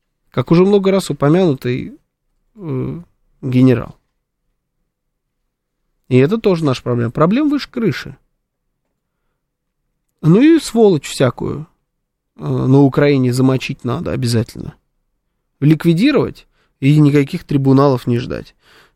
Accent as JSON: {"language": "Russian", "country": "Uzbekistan", "said": "Я сама из Узбекистана родом."}